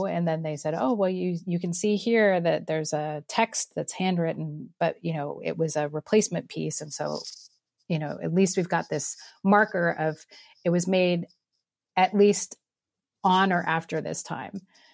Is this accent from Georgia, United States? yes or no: no; California, United States; And then because I'm Californian, after that fellowship ended, I came back to the West Coast